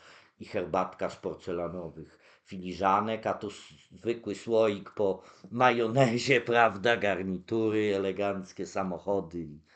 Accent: Białystok, Podlaskie Voivodeship, Poland; now in Warsaw, Poland; bo ja byłem w Białymstoku, wychowałem się w Białymstoku, tam chodziłem do szkoły, przyjechałem do Warszawy

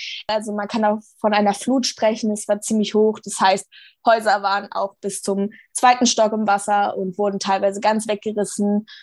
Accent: Rhineland-Palatinate, Germany; Ich bin bei FFF Deutschland aktiv und ich komme halt aus dem Ahrtal.

